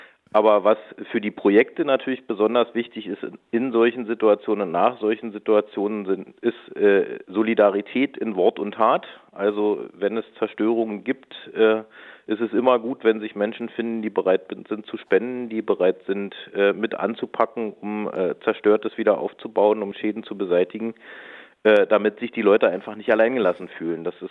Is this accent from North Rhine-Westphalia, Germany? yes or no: no; Potsdam, Brandenburg, Germany; Ich bin selber Potsdamer.